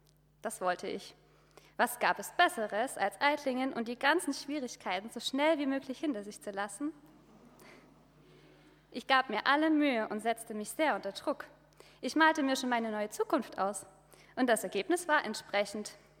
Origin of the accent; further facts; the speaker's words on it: Saxony, Germany; born there; Ich komme gebürtig aus Sachsen.